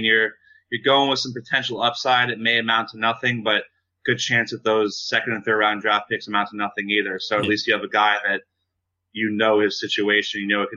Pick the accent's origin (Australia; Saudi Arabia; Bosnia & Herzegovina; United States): Australia; accent: Australian; And he's still yet to challenge me with my Australian accent.